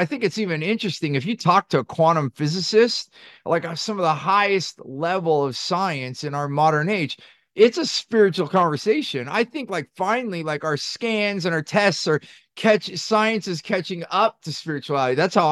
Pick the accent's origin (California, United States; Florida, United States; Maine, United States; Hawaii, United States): California, United States; Silicon Valley; So I grew up in Silicon Valley.